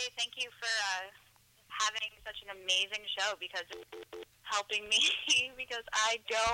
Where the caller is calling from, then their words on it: New Jersey, United States; New Jersey.